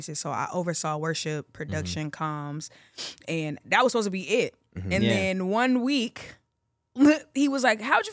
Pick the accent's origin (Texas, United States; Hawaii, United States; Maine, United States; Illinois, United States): Illinois, United States; Chicago; I'm from Chicago, born and raised.